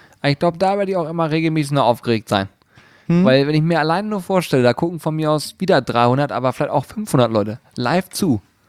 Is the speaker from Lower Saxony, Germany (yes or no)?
yes; Hanover, Lower Saxony, Germany; ich komme auch aus Hannover